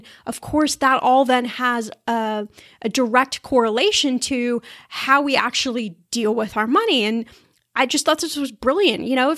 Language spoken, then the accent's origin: English; Midwest, United States; born there; now in California, United States; I don't know if I would call it an accent, but I was born in the Midwest, so maybe you hear a little bit of that. But I've lived in California for so many years